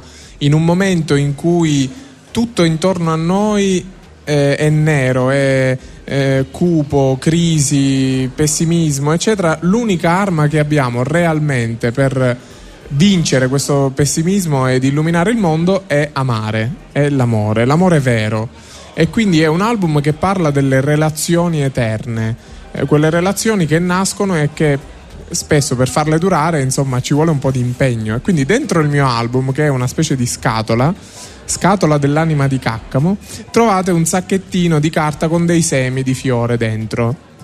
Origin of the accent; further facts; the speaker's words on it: Sicily, Italy; Io sono profondamente siciliano, amo la mia terra